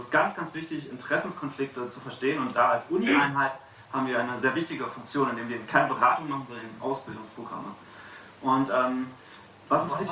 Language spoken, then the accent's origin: German; Berlin, Germany; Ich komme aus Berlin